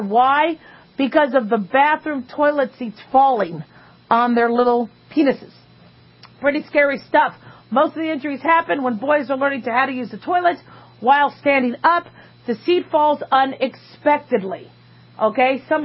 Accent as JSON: {"language": "English", "town": "Phoenix", "region": "Arizona", "country": "United States", "tie": "born or raised there", "said": "Growing up in Phoenix, Arizona, we had black widow spiders."}